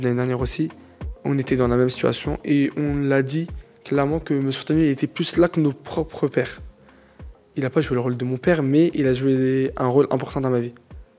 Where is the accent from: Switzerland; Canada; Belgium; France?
France; Drancy, Île-de-France; also born or lived in Aubervilliers; Je suis né à Aubervilliers, mais j'ai grandi à Drancy.